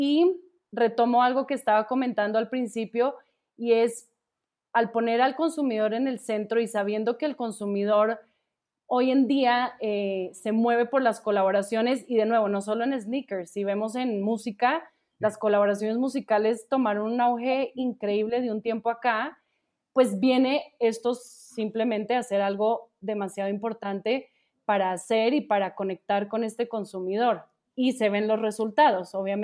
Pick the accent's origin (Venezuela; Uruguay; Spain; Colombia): Colombia; now in Mexico; yo soy colombiana, pero pues llevo ya aquí mucho tiempo, entonces ya también hablo como de nosotros los mexicanos